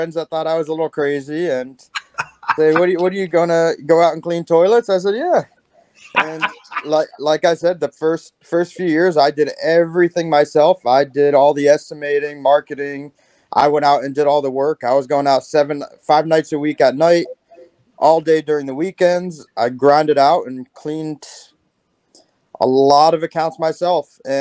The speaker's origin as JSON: {"language": "English", "town": "Coral Springs", "region": "Florida", "country": "United States", "tie": "born there", "said": "I was born in Coral Springs, Florida."}